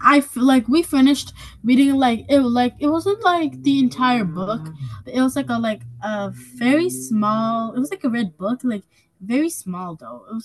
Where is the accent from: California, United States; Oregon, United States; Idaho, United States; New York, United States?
New York, United States; Hudson; I'm 10 years old, and I'm also from Hudson.